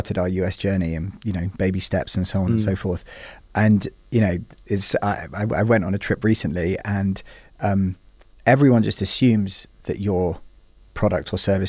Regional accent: United Kingdom; So I think I love the UK. Obviously, I'm British.

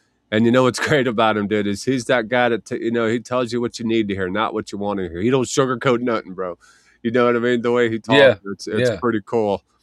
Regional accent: Florida, United States; yeah, I'm from Florida. Yeah. I don't get in Florida water.

